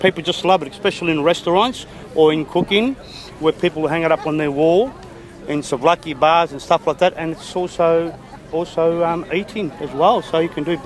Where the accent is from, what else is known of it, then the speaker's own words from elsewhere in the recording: Southern Italy, Italy; We're from Europe, we're from South Italy and that, and the old Italians, they used to braid them like